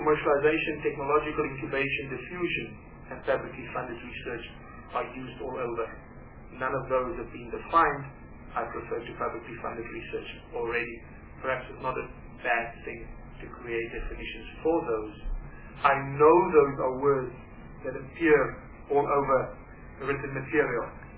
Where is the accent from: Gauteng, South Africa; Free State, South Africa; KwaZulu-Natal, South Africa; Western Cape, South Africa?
Free State, South Africa; first language Afrikaans; English is a second language; I come from the Free State and I speak Afrikaans initially, at least.